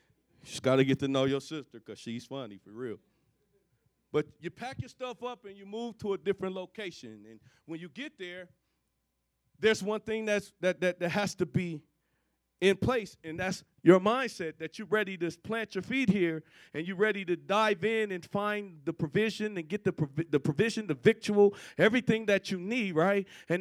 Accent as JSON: {"language": "English", "region": "Colorado", "country": "United States", "lives_now": "Texas, United States", "said": "been here like 10 years, so this is where I live. This is home. I'm claiming it, and I'm owning it. I'm from Colorado, but Texas is my home, right?"}